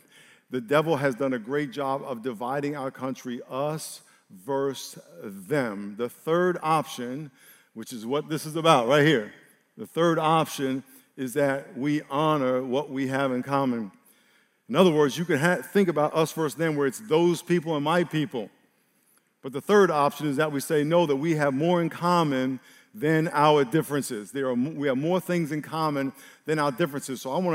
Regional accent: New York, United States; A little background. I grew up in New York. I have a white grandmother, She's passed. She married a black man from Jamaica.

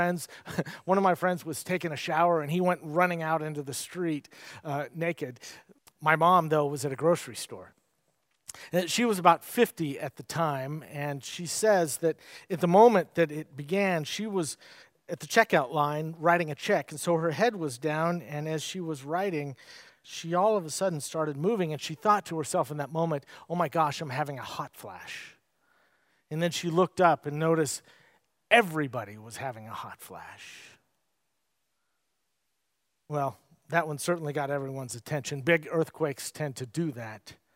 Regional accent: California, United States; Now, many of you know that I grew up in California.

